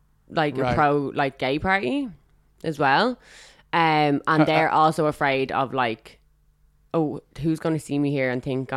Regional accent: Dublin, Leinster, Ireland; Dublin. Rathfarnham.

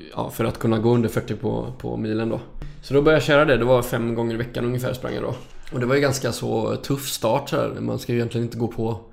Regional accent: Alingsås, Västra Götaland County, Sweden; Spelade hela uppväxten i Gärskens BK hemma i Alingsås.

